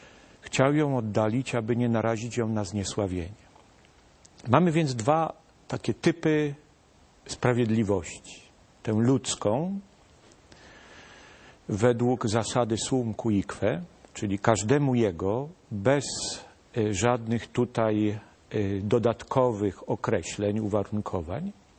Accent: Kalisz, Greater Poland Voivodeship, Poland; obrazem właściwie z mojego rodzinnego miasta, z Kalisza

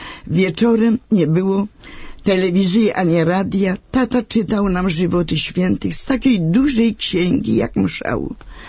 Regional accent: Grzechynia, Lesser Poland, Poland; wyszłam za mąż za chłopaka … z tej wioski, z której pochodzę, z Grzechyni.

